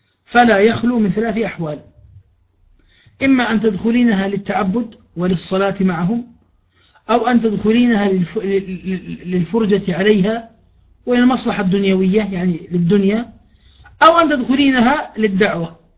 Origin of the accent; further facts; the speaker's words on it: Jordan; مثلا عندنا في الأردن قبور بعض الصحابة